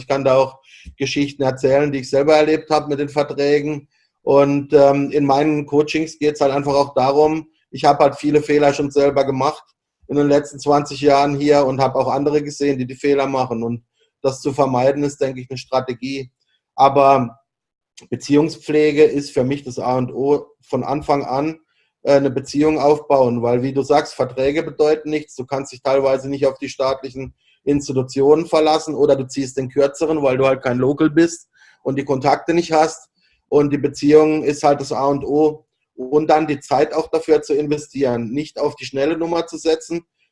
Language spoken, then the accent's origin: German; Freiburg, Baden-Württemberg, Germany; Ich komme halt aus Freiburg, das ist eine schöne kleine Stadt, da fahre ich auch heute noch gerne hin.